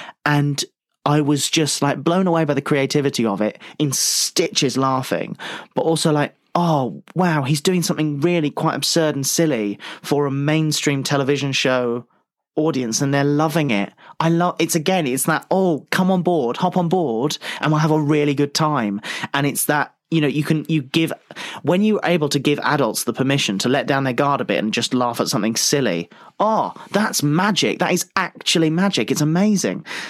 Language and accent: English; United Kingdom; My accent probably did half the work for me. I feel like that the novelty of being a British person really helped me there.